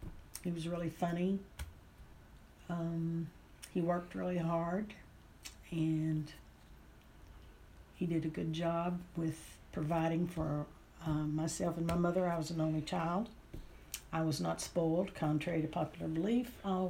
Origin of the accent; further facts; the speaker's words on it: Knoxville, Tennessee, United States; also born or lived in Detroit, United States; I was born in 1949 in Knoxville, Tennessee.